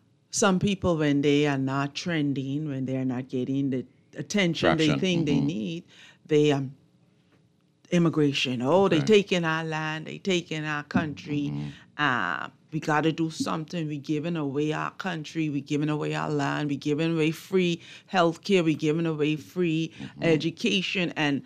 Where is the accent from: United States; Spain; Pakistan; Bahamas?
Bahamas; Eleuthera; And to me, it's my best friend's father. You know, people who I grew up with in Eleuthera.